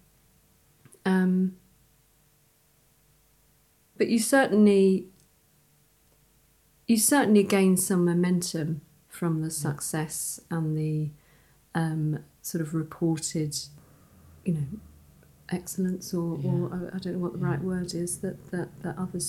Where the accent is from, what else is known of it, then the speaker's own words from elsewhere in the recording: London, United Kingdom; I was born in London, brought up in London, and I just wanted to leave London.